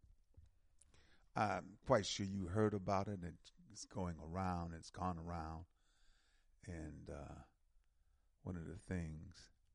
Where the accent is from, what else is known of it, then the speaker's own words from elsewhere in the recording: Milwaukee, Wisconsin, United States; I just said, "I'm from Milwaukee, I'm from Wisconsin."